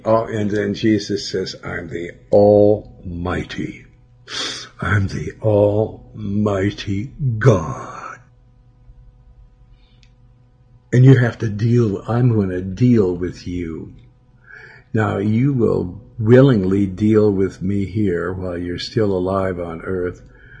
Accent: Billings, Montana, United States; Okay, in my hometown, then what?

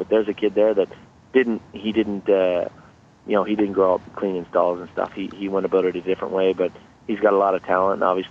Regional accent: Prince Edward Island, Canada; I was born and raised in Prince Edward Island, and my father and my mother had a hobby farm

